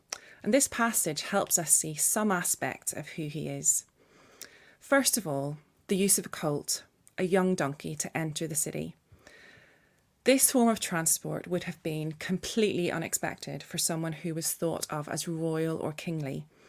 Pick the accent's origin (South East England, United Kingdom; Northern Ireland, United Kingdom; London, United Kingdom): Northern Ireland, United Kingdom; growing up in Northern Ireland, parades weren't always something that was wholly positive